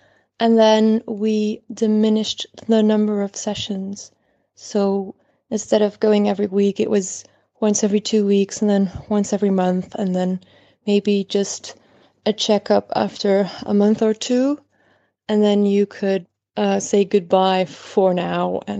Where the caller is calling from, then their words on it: Belgium; English is a second language; Sorry for the accent, by the way. I'm calling from Belgium.